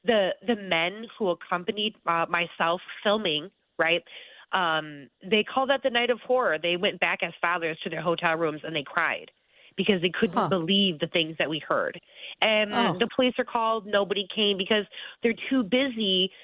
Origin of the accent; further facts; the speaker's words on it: Detroit, Michigan, United States; You know, I'm from Detroit, Michigan.